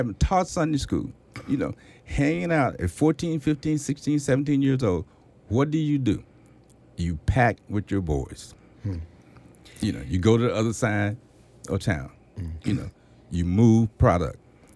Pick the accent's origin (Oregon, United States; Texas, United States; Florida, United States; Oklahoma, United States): Texas, United States; Dallas; I'm originally from Dallas.